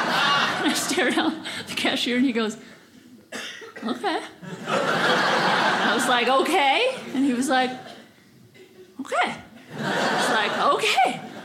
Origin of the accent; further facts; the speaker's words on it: Minnesota, United States; now in Los Angeles, United States; I'm from Minnesota where we don't have it, and I live in LA now, and I think it's super cool.